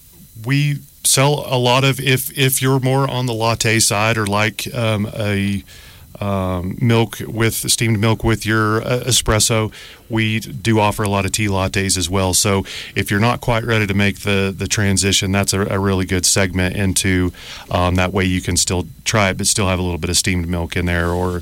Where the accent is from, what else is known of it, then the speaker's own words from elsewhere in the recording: Amarillo, Texas, United States; now in Santa Fe, United States; We are from Texas originally, mm-hmm. About 3.5 hours away in Amarillo.